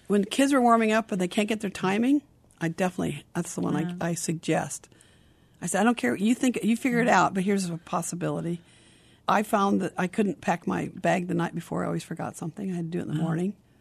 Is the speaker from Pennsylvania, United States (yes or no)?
no; Long Beach, California, United States; I met them through a World Team Tennis clinic out in California, because I'm from Long Beach